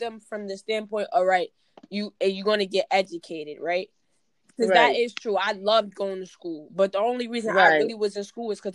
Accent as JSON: {"language": "English", "town": "New York City", "region": "New York", "country": "United States", "said": "Yeah, 22. I'm from Harlem."}